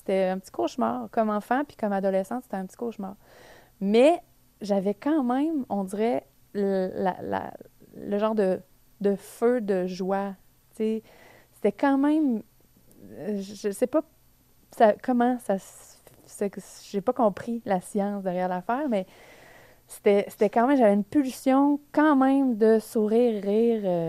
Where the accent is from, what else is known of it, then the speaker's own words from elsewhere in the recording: Repentigny, Quebec, Canada; moi, je viens de Repentigny. Je suis née dans une banlieue, comme j'ai le goût de dire banlieue américaine